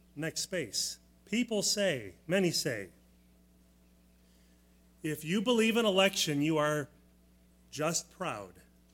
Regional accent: United States; That doesn't match up with me as an American, equal opportunity.

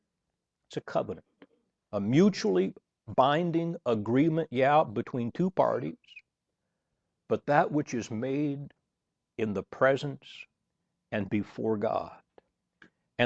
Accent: Michigan, United States; I was born and raised in Michigan, and Sandra was born and raised in Florida.

